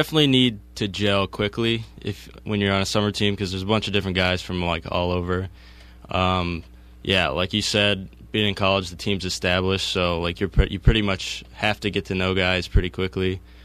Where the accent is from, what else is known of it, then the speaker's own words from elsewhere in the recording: Detroit, Michigan, United States; now in Vermont, United States; Southeast, or in Detroit, like the suburbs. A lot of lakes there, but definitely not any mountains like here.